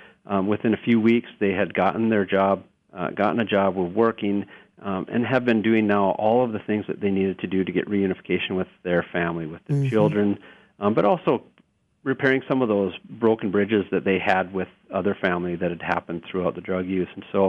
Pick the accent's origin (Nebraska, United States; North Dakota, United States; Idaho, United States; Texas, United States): North Dakota, United States; Minot; I'm from Minot, so I think of it as my town as well